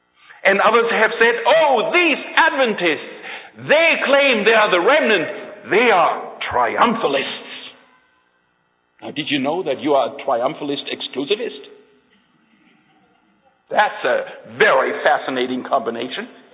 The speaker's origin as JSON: {"language": "English", "country": "Germany", "tie": "born or raised there", "said": "You see, I grew up in Nazi Germany. I do have that background. But I grew up in a non-conforming Seventh-day Adventist home."}